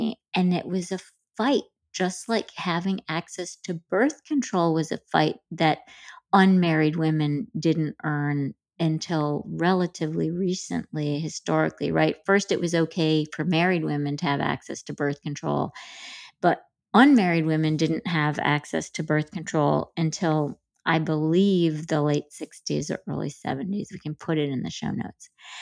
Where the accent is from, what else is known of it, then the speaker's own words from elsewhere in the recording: Grand Rapids, Michigan, United States; Oh, yeah. I mean, Grand Rapids, Michigan, it was very similar. I remember that a girl in my high school